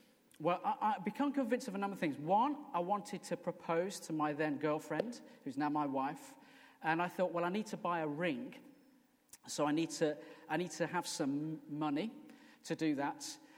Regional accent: United Kingdom; But that's okay, because we're British.

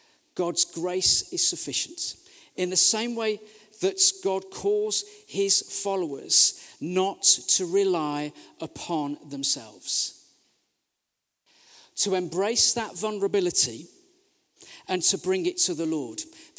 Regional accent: West Midlands, United Kingdom; I'm from the West Midlands.

